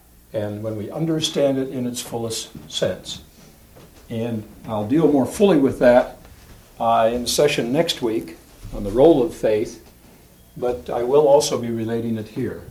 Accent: Portland, Oregon, United States; I'm from Portland, Oregon, where I work as a counselor in private practice

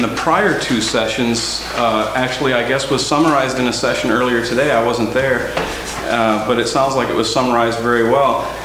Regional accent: Minnesota, United States; now in Rock Island, United States; I teach English at Augustana College in Rock Island, Illinois. And as I've just been telling you, I'm actually a Minnesotan and a Norwegian-American.

